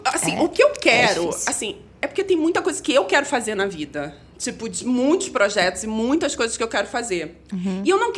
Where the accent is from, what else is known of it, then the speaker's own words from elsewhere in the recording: Rio de Janeiro, Brazil; Não, eu sou do Rio, Zona Norte, subúrbio.